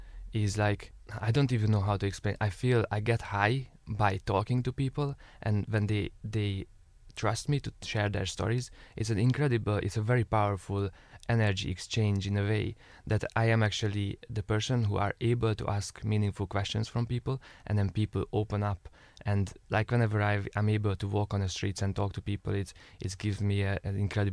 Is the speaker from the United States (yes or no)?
no; Hungary; now in Dublin, Ireland; Well, I'm originally from Hungary. I came to Dublin about 10 years ago.